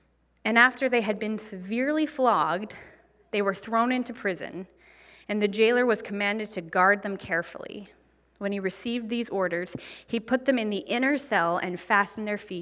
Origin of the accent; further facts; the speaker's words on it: Victoria, British Columbia, Canada; Because I was born and raised in Canada. I live in Victoria.